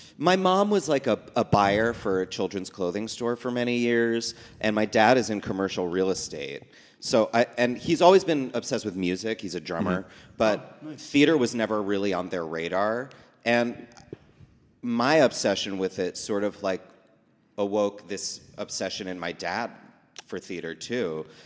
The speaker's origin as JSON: {"language": "English", "town": "West Orange", "region": "New Jersey", "country": "United States", "tie": "born or raised there", "said": "West Orange, New Jersey."}